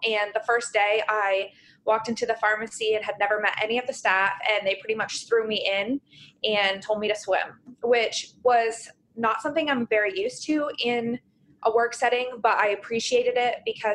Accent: Maine, United States; where I'm from Northern Maine, so I'm the intern there

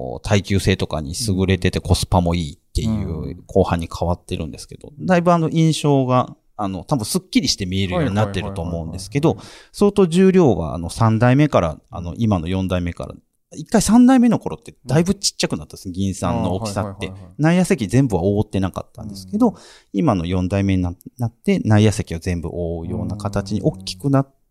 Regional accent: Amagasaki, Hyogo, Japan; born there; 私も実は尼崎生まれの生粋の阪神タイガースファンなもんですけど、

